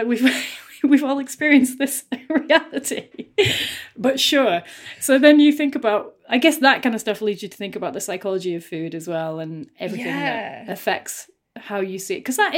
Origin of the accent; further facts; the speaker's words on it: Rotherham, Yorkshire and the Humber, United Kingdom; So I'm from Rotherham, which is a town between Sheffield and Doncaster, you know, former mining town, former steel town.